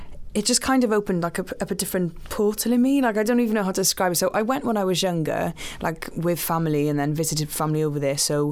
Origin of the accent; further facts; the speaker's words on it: Wales, United Kingdom; now I'm so aware that I'm very Welsh, I'm also very Jamaican, and I feel like I have a nice blend of the two together